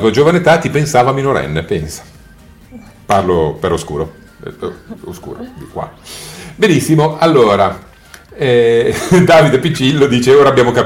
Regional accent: Turin, Piedmont, Italy; una torinese come me

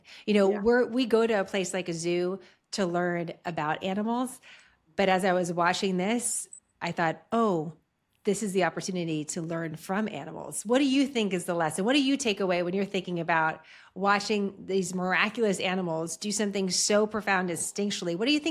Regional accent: San Francisco, California, United States; Growing up in San Francisco, we would do earthquake drills in my public school.

